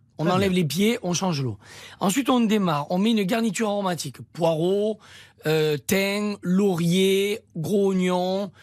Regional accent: Occitanie, France; Alors ça tombe bien parce que comme je suis originaire de l'Aveyron

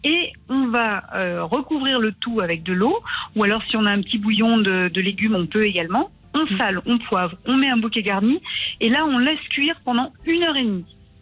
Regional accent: Lyon, Auvergne-Rhône-Alpes, France; Ah d'ailleurs, oui, vous savez, je suis lyonnaise

